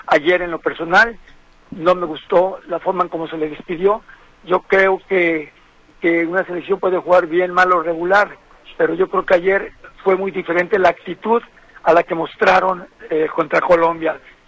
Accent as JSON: {"language": "Spanish", "country": "Mexico", "said": "Yo lo que deseo, lo que quiero como mexicano, como jugador de la selección, que le pase lo mejor"}